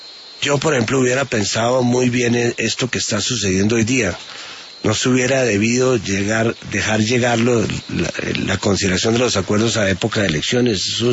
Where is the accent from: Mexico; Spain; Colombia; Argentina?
Colombia; me da cierta vergüenza como colombiano